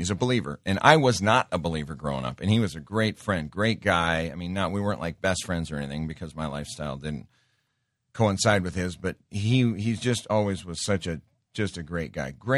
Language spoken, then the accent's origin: English; Montana, United States; So growing up in Montana, and I just love the outdoors.